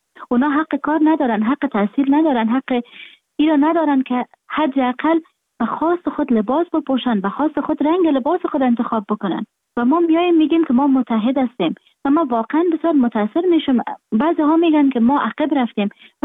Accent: Afghanistan; moved away; من در خارج هستم، خارج از افغانستان هستم،

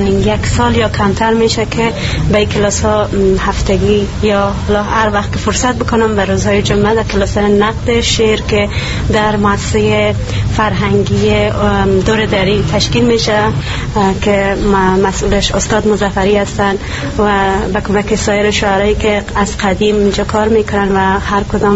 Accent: Iran; من اگر بگویم که کلن در ایران متولد افغانستان هستم، ولی کن در ایران رشد نمای میجا بوده.

